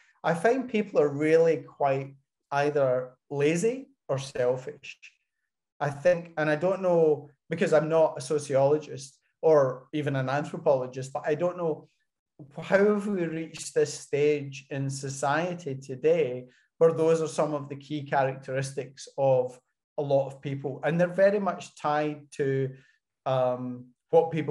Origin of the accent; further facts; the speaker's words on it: Scotland, United Kingdom; moved away as an adult; now in France; I've chosen to be away from Scotland. This year's my 30th year away from Scotland. I left in 92. And, you know, I'm a Scotsman living in France, working in Switzerland for a global intergovernmental organization.